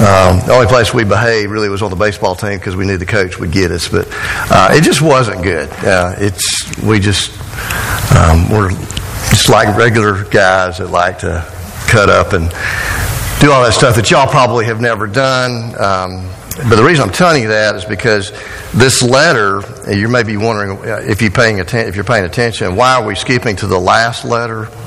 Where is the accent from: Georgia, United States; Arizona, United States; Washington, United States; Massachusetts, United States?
Georgia, United States; You know, I'm from South Georgia, and we've got a town there called Cairo.